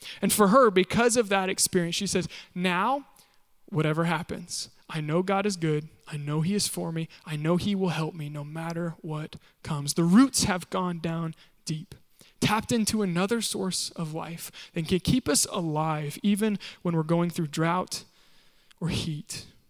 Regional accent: Kansas, United States; I'm from Kansas, love sunflowers.

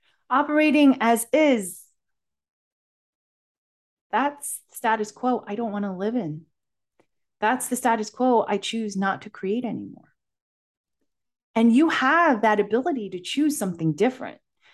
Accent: United States; because I am Asian American female.

